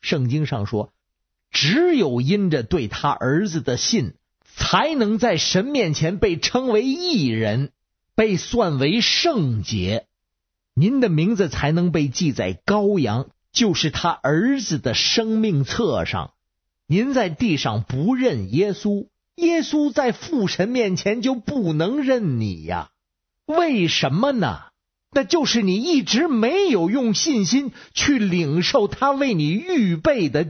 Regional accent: Beijing, China; 我是北京的

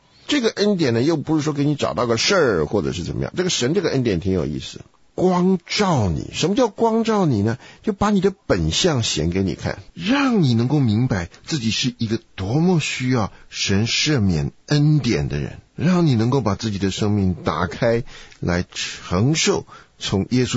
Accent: China; 我们中国人不太懂得恩这个字

